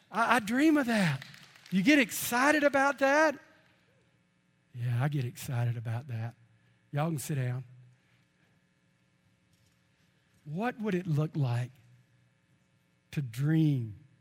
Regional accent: Texas, United States; I'm from East Texas. I know where all the dead cows are, how to get there quicker than anybody else.

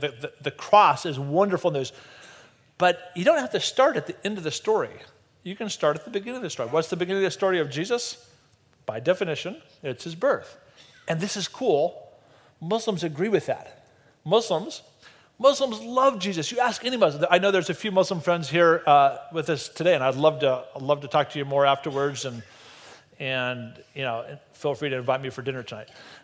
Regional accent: Colorado, United States; also born or lived in Nebraska; I've grown up in Colorado, so you could say, actually I was born in Nebraska, so I'm a little confused, but I can be called a son of Colorado or a son of Nebraska

